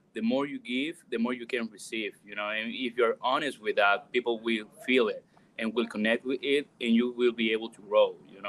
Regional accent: Orlando, Florida, United States; but I'm from Orlando. I can say that, you know?

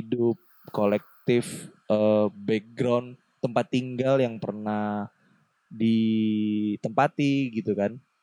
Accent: Surabaya, East Java, Indonesia; gue bisa pakai bahasa Jawa dan gue lahir di Surabaya, gede dan lama di Surabaya gitu ya.

